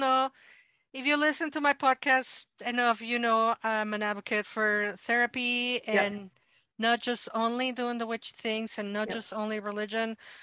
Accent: Mexico; I grew up in Mexico, who's Catholic. I know I'm going to do the joke. You know, I can make the joke because I'm Mexican.

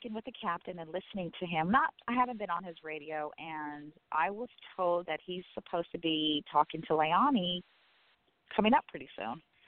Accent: California, United States; now in Michigan, United States; we are not from Michigan. We are from California. So we have no family out here.

